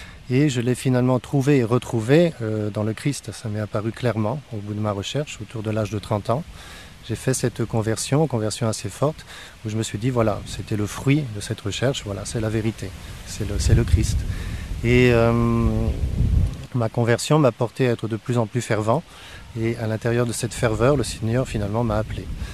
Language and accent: French; Pays de la Loire, France; also born or lived in Paris; Alors, moi, personnellement, je suis français. Je suis de Loire-Atlantique. J'ai beaucoup vécu à Paris, où je travaillais.